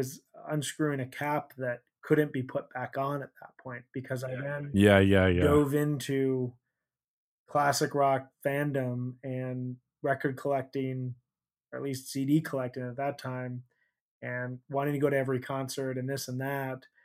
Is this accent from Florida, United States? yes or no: no; Chicago, Illinois, United States; so I grew up in Chicago, and I listened to the alternative rock station there a lot, Q101.